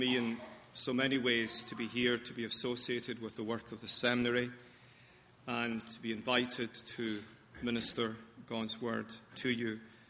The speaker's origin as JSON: {"language": "English", "town": "Glasgow", "region": "Scotland", "country": "United Kingdom", "said": "And being a Glaswegian, that just about was the pits."}